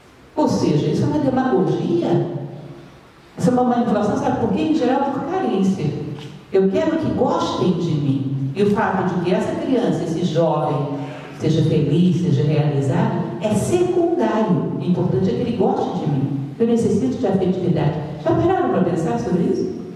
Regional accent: Brasília, Federal District, Brazil; Eu sou de Brasília, vocês sabem.

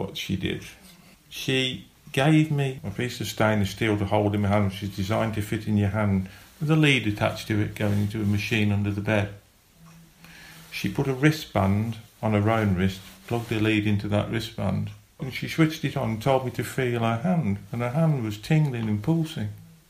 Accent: Scarborough, Yorkshire and the Humber, United Kingdom; I was in agony when we got here because we come from Scarborough.

